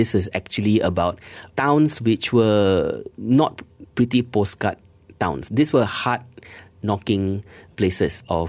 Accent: Georgetown, Penang, Malaysia; one of the major problems in a place like Georgetown, where we started, we as in Think City, and my hometown, very much featured in the book

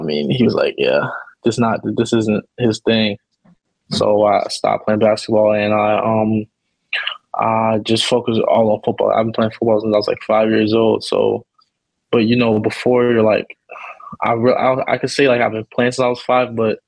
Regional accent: Baltimore, Maryland, United States; Yeah, growing up in Baltimore, I tried basketball early on

